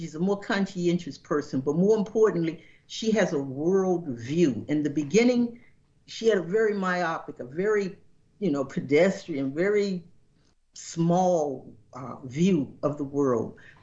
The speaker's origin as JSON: {"language": "English", "town": "Jamestown", "region": "New York", "country": "United States", "tie": "born or raised there", "said": "For example, I grew up in Jamestown, New York, as you mentioned earlier, in the Snow Belt."}